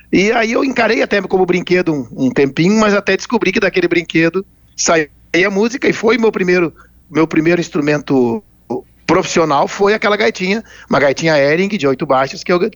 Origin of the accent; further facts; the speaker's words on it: Porto Alegre, Rio Grande do Sul, Brazil; Não, sabe que eu nasci em Porto Alegre, eu sou porto-alegrense